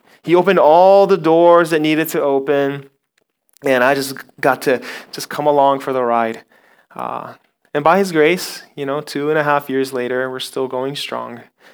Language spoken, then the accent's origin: English; Okinawa, Japan; I was born and raised here in Okinawa. I left for college, and then 8 years later, I came back to Okinawa.